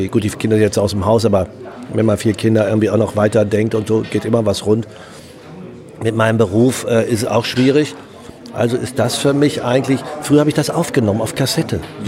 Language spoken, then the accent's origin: German; North Rhine-Westphalia, Germany; aufgewachsen im Ruhrgebiet, Radiohörer, spiele gerne Fußball